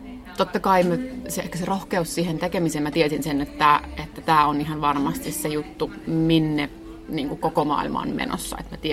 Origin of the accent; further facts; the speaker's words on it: Ostrobothnia, Finland; Mä oon Pohjanmaalta kotosi ja siellä se on tosi niin kuin vielä ollut, on navettakirppikset ja peräkonttikirppikset ja joka aitassa löytyy vähän jonkinnäköistä kirppistä.